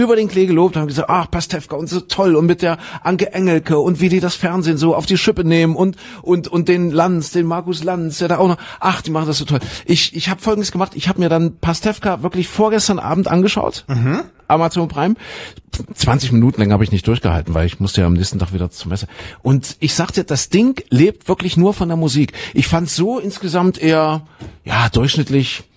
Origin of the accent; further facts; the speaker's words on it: Zwickau, Saxony, Germany; Ich komme aus Zwigge, da wo der René herkommt.